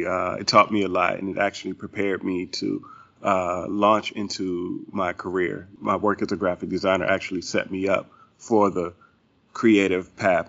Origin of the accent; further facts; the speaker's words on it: South Carolina, United States; Growing up in South Carolina, you know, I was always like the kid who could draw, and I knew I wanted to be an artist